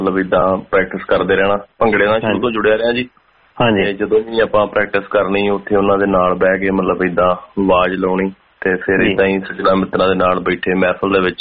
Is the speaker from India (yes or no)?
yes; Batala, Punjab, India; moved away as an adult; now in Brisbane, Australia; ਮੈਂ ਮੇਰਾ ਪਿਛੋਕੜ ਹੈਗਾ ਜੀ ਬਟਾਲੇ ਤੋਂ, ਮੈਂ ਬਿਲੋਂਗ ਕਰਦਾ ਡਿਸਟ੍ਰਿਕਟ ਗੁਰਦਾਸਪੁਰ।